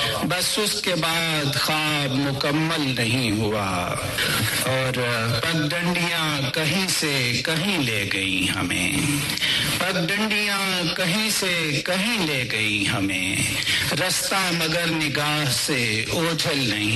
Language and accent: Urdu; Sialkot, Punjab, Pakistan; born there; اور شہر سیالکوٹ, شہر اقبال سیالکوٹ پہ پیدا ہوا ہوں.